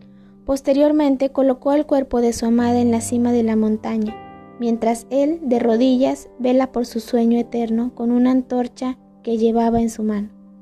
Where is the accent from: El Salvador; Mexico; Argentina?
Mexico; como buen mexicano nos debemos de saber.